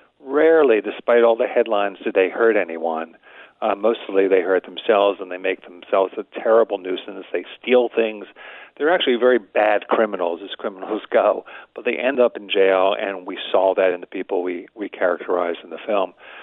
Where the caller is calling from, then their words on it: New York City, New York, United States; I'm calling from New York City, and we have a lot